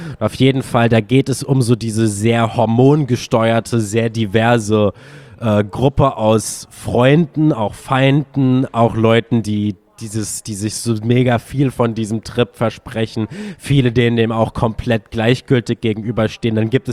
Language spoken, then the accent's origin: German; Germany; Also, ich hätte fast gesagt, wir als Deutsche sind Austin Torregal